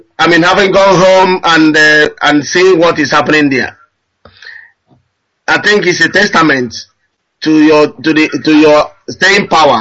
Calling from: Nottingham, East Midlands, United Kingdom; I'm calling from Nottingham, director.

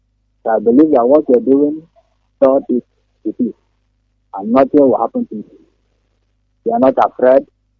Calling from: Aba, Abia, Nigeria; From Aba. From Aba.

